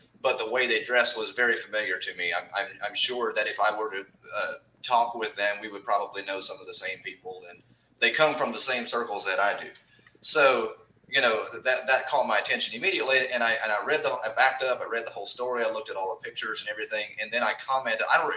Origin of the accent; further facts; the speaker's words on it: Kentucky, United States; now in North Carolina, United States; No, I grew up in Northeast Kentucky.